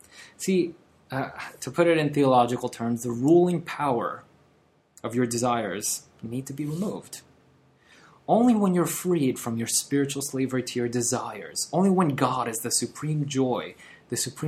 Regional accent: Brooklyn, New York, United States; When I was in high school, growing up in Brooklyn, I wasn't a cool kid.

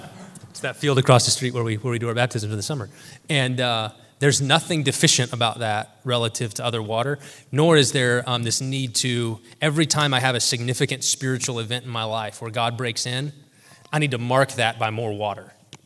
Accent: the South, United States; I grew up in the South. Parnell's gonna know what I'm talking about.

